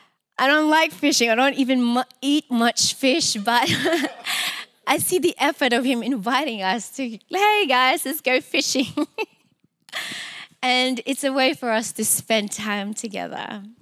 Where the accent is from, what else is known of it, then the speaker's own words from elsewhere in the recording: Philippines; born there; I was born in the Philippines, and when I was young, my dad had to travel to Saudi Arabia to provide for us.